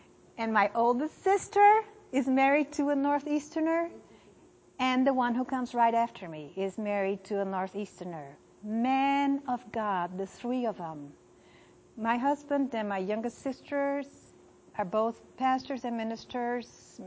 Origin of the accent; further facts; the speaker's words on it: South Region, Brazil; also born or lived in Netherlands; So I grew up in South Brazil and in the Netherlands.